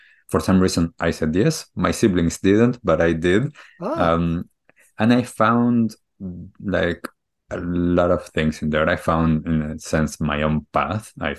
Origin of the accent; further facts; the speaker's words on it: Argentina; different traditions that wasn't what I grew up with back in Argentina